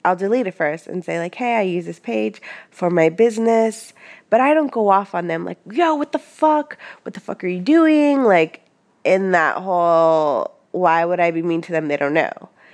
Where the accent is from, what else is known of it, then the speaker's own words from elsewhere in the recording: Los Angeles, California, United States; No, I would say I'm raised in the Southland, like in LA, and I moved to Seattle 5 years ago.